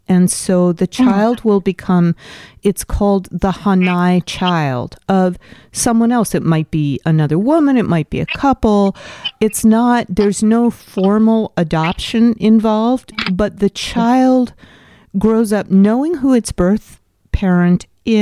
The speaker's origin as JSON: {"language": "English", "region": "Hawaii", "country": "United States", "tie": "born there", "said": "You know, I was born in Hawaii, and I'm not Hawaiian"}